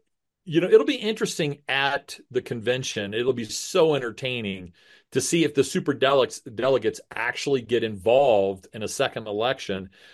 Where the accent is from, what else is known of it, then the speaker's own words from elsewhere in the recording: Kentucky, United States; I will tell you that Beshear, and the only reason I mention his name is because I'm from Kentucky.